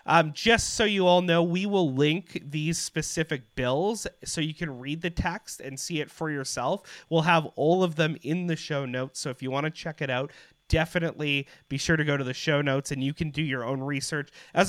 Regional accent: Canada; And I think that is something that should concern us as Canadian citizens

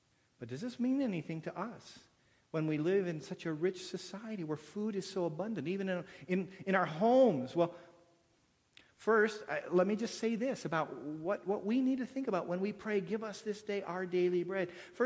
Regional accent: Flint, Michigan, United States; I grew up in Flint. I knew even back then you don't drink the Flint River.

